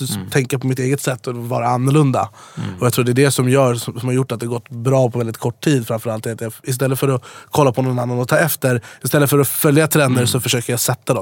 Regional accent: Jordbro, Stockholm County, Sweden; also born or lived in Dubai; Jag är uppvuxen i Jordbro. Sen bodde jag i Farsta, sen på Drottninggatan, sen i Dubai och nu.

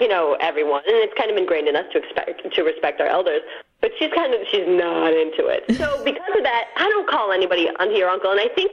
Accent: India; it's hard enough just kind of being an Indian girl or, you know, a brown chick in this industry

